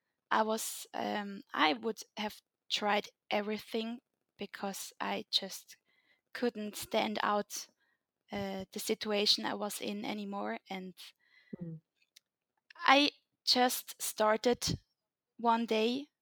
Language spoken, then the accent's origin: English; Switzerland; I'm coming from Switzerland. I'm 28 years old.